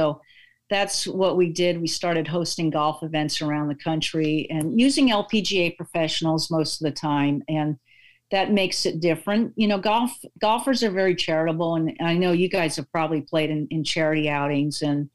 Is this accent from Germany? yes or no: no; Reading, Pennsylvania, United States; now in Scottsdale, United States; I'm actually outside my hometown where I grew up, Reading, Pennsylvania, in the house I've lived in since I'm 8 years old.